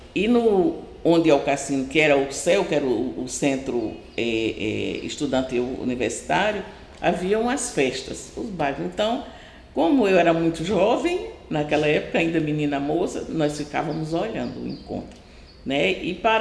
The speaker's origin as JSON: {"language": "Portuguese", "town": "João Pessoa", "region": "Paraíba", "country": "Brazil", "tie": "born or raised there", "said": "sou apaixonada por João Pessoa. Nasci em João Pessoa, me criei em João Pessoa, já conheço vários lugares do mundo, mas a minha saudade sempre é grande para retornar a João Pessoa, né?"}